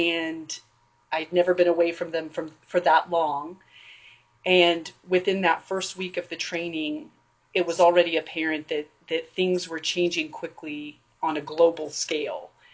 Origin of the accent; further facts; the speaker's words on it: Midwest, United States; especially here when we growing up in the Midwest.